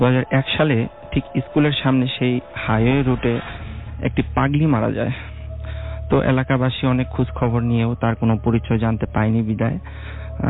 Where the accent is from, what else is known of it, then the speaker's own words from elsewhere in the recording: Dhaka, Dhaka Division, Bangladesh; এসেছি ধানমন্ডি থেকে।